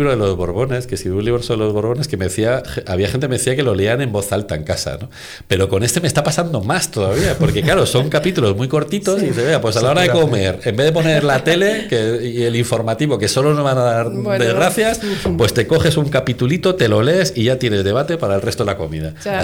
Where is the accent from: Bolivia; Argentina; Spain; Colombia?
Spain; creo que somos los españoles los que más nos la creemos al final.